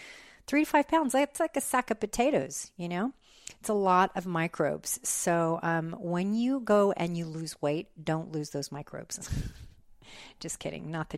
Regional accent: New Mexico, United States; Maybe because I'm American Indian and a woman and I'm Hispanic and I'm from New Mexico and I'm a military brat.

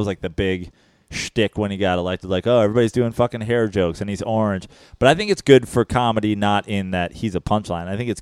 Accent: New York, United States; as a New Yorker, as a New Yorker, I'm like, this guy's a lifelong Democrat

